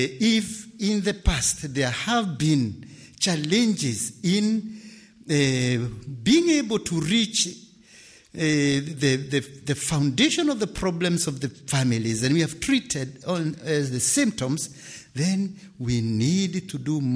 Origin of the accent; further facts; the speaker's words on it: Kenya; Now, once again, I come from Kenya. The situation in Kenya is a bit different from what we find in a place like this.